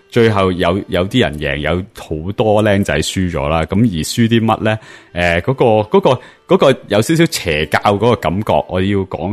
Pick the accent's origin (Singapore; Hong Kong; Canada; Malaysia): Hong Kong; now in United States; 即系旧时细个喺香港都会无啦啦搭一搭咁